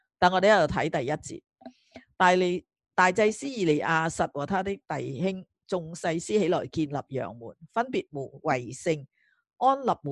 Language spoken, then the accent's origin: Chinese; Malaysia; 我是马来西亚来的。